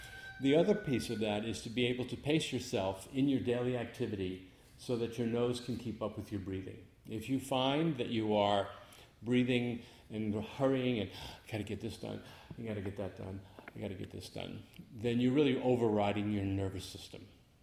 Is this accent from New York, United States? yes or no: yes; Manhattan, New York, United States; moved away as an adult; also born or lived in Arizona; now in Vashon, United States; I moved from Arizona, lived there for 42 years in the desert. I thought I would see how Moses did in the desert for 40 years. I beat him by 2 years. Then it was unbearable anymore. But I'm originally from Manhattan, from New York City.